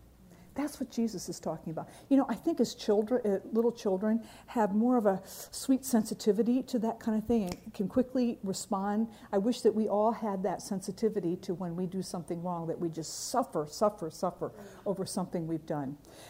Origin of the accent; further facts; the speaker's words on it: Japan; When I was a little girl, you know that I grew up in Japan